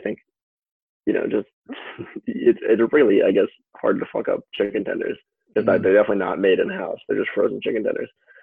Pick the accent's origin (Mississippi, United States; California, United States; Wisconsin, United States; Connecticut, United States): Connecticut, United States; Connecticut was so stupid because I'm from Connecticut.